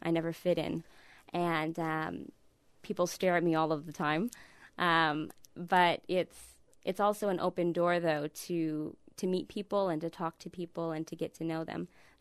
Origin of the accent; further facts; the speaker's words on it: Midwest, United States; You can tell I'm from the Midwest. I say pop.